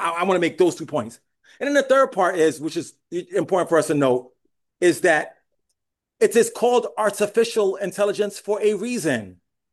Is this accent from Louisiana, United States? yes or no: no; New York City, New York, United States; I grew up in Brooklyn, in the Bronx, in New York City. We didn't have nothing.